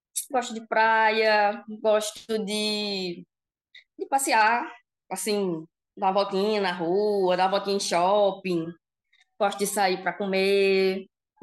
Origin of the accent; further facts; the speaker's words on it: Recife, Pernambuco, Brazil; now in Jaboatão dos Guararapes, Brazil; Eu tenho 38 anos, eu sou de Recife, mas moro em Jaboatão, dos Guararapes, que é uma cidade colada com Recife.